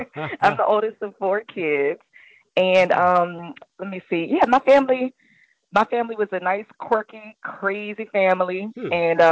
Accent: Maryland, United States; I loved growing up in PG County because it put me right there in Maryland. It gave me 12-minute access to D.C.

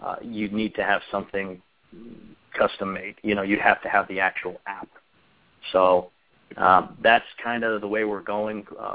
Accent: United States; because as Americans, I'm American football, basketball, you know, baseball is huge.

